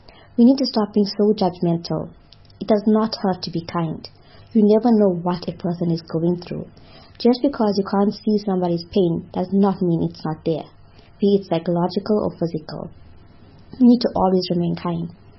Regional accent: Dundee, Scotland, United Kingdom; now in Durban, South Africa; I am from Dundee, currently living in Durban.

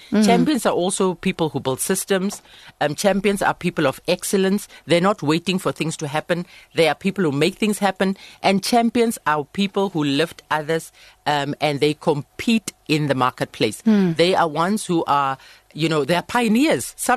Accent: South Africa; right here in my home country South Africa.

